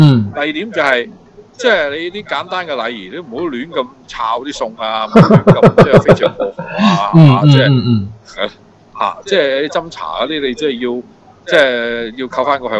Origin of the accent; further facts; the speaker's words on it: Shanghai, China; 即系我哋上海人咧，就茶叶蛋咧，好多时都隔夜噶